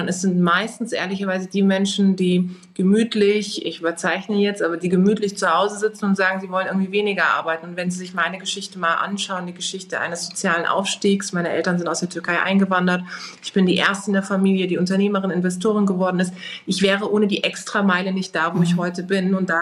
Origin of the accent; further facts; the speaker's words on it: Karlsruhe, Baden-Württemberg, Germany; in das schönste Restaurant im wunderschönen Karlsruhe in meiner Heimatstadt einladen konnte.